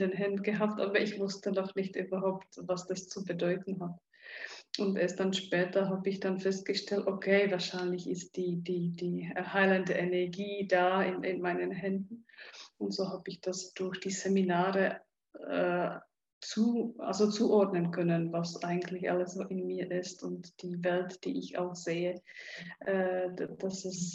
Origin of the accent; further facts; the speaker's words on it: Czechia; Ja, ich bin in der Tschechei aufgewachsen. In der Tschechei war es auch nicht gerade so einfach, weil ich in der kommunistischen Zeit aufgewachsen bin.